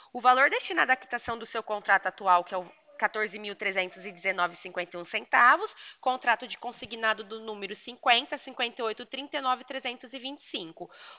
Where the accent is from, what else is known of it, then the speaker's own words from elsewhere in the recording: Porto Ferreira, São Paulo, Brazil; eu sou de Porto Ferreira, aqui do lado de Pirassununga